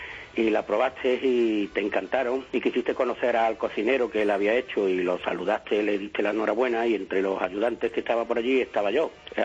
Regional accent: Seville, Andalusia, Spain; de Sevilla.

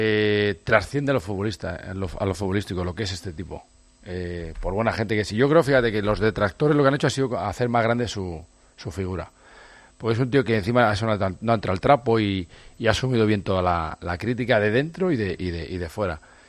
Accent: Spain

